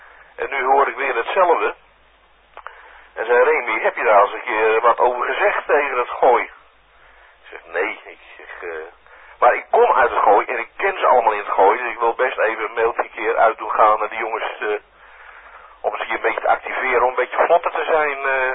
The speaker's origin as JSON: {"language": "Dutch", "region": "North Holland", "country": "Netherlands", "said": "ik kom uit het Gooi"}